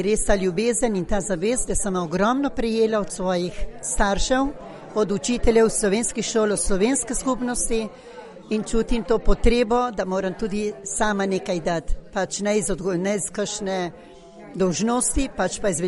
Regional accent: Argentina; Res čutim se zelo Slovenko, v bistvu bi človek rekel celo življenje, sem se vzgajala in rasla v tem okolju slovenskem, čeprav v Argentini.

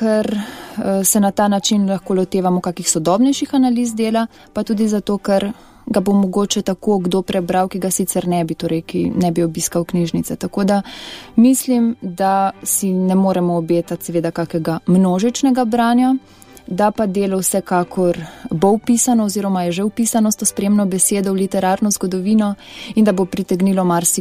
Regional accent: Slovenian Littoral, Slovenia; Sama sem sicer Primorka, ampak zdaj tudi že nekoliko Notranjka

